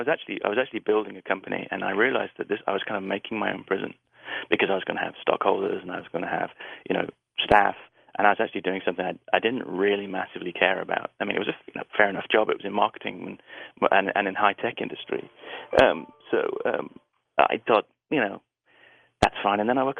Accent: England, United Kingdom; We as you know, being English, we're not that fond of smugness or self-aggrandizing.

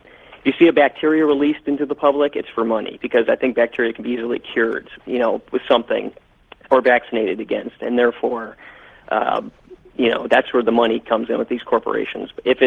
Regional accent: Cleveland, Ohio, United States; I'm from the Cleveland, Ohio area.

